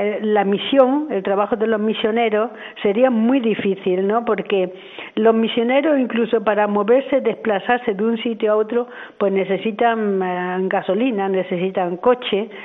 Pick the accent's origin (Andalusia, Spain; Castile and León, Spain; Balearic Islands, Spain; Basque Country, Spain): Andalusia, Spain; Córdoba; Yo estaba en Córdoba, porque soy cordobesa